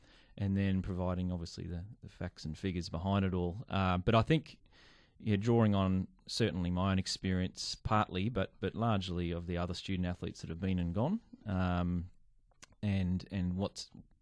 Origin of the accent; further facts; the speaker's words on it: Australia; We're English speaking. We're from a culture that understands, I think, America reasonably well.